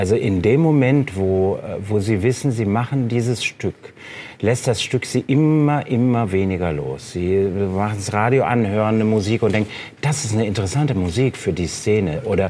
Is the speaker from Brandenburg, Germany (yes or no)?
no; North Rhine-Westphalia, Germany; naja, sieht ein bisschen aus wie meine Heimat, so Gelsenkirchen oder Bochum